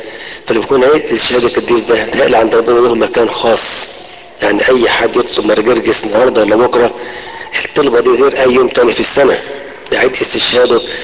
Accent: Egypt; يمكن مره طفل صغير كده عندنا في مصر 10 سنين في امتحان

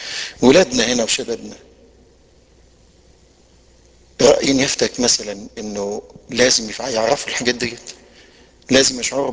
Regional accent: Egypt; moved away as an adult; يعني احنا جايين من مصر وعاصرنا ولو لحين المواقف

